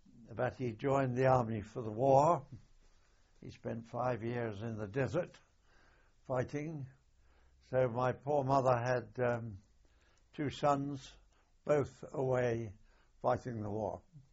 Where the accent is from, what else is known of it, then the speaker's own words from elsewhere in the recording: Lancing, South East England, United Kingdom; born there; I was born in Lancing in Sussex on the 30th of December 1919.